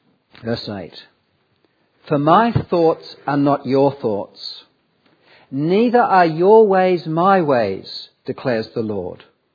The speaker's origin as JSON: {"language": "English", "town": "Sydney", "region": "New South Wales", "country": "Australia", "accent": "Australian", "moved": "yes", "said": "I'm from Sydney, by the way. Those of you who are trying to work out my accent, Sydney, been here 11 years, so it's sort of softened, okay? But I can sound really Aussie if I'm with the right crowd"}